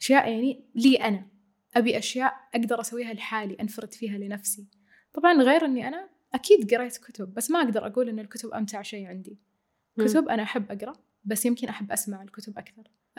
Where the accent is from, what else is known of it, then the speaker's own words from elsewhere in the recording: Saudi Arabia; وما شاء الله عندنا بالسعودية الرياضة للجميع